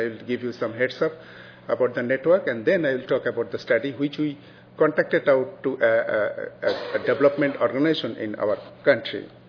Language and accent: English; Bangladesh; I'm from Bangladesh.